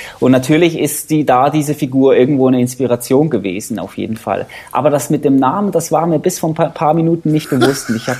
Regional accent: Switzerland; Also ich bin Schweizer, bin in der Schweiz aufgewachsen

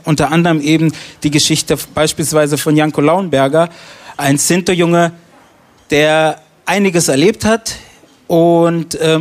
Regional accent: Prizren, Prizren District, Kosovo; Genau, ich komme aus der wunderschönen Stadt Prizren. Das ist sowas wie die Kulturhauptstadt des Kosovos.

